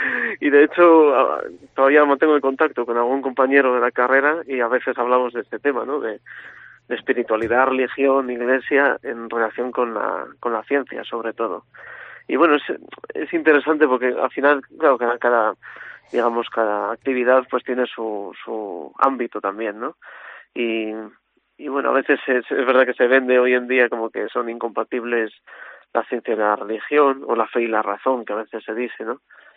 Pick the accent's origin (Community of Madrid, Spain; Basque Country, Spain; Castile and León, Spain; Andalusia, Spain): Castile and León, Spain; Valladolid; Pues yo soy de Valladolid, natural de allí